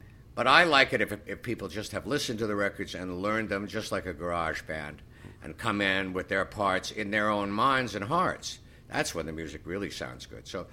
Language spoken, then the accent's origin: English; Canada; Country music, yeah, even up in Canada, was very big. In the afternoons, all three stations in my hometown became country stations. And so I did grow up with that sound in my head